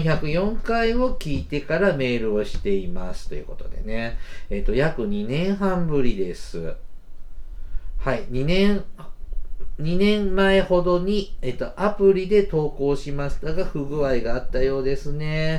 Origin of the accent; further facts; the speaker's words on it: Mie, Japan; 僕三重の紀州エリア出身なので、